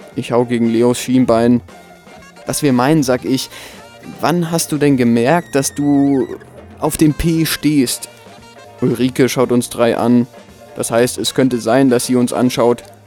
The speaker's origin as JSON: {"language": "German", "region": "Southern Germany", "country": "Germany", "said": "Süddeutscher, korrigiere ich. Wir kommen aus Süddeutschland."}